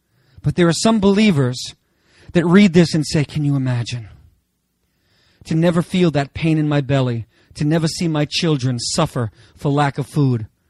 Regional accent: United States; Listen, I'm American too.

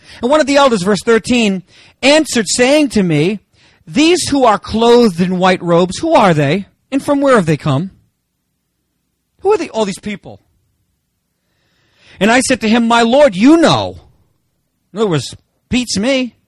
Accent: United States; Listen, I'm American too.

